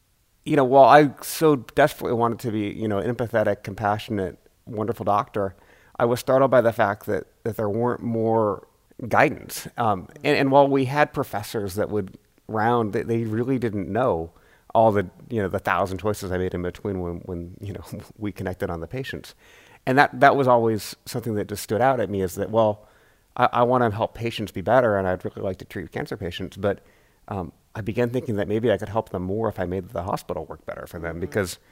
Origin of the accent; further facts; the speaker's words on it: Seattle, Washington, United States; I grew up in Seattle